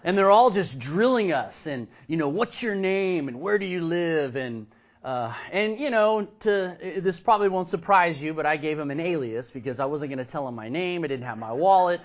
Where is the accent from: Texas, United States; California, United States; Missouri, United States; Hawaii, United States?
Texas, United States; Austin; a lot of times as a young kid growing up in Austin, Austin was such a metropolitan place.